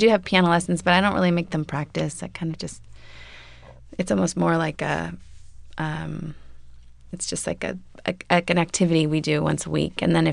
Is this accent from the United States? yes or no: yes; Topanga, California, United States; Well, I grew up in Topanga, and I remember in high school, I always felt like that was the thing. It's like the thing that precedes you is that I'm a hippie. I'm from Topanga.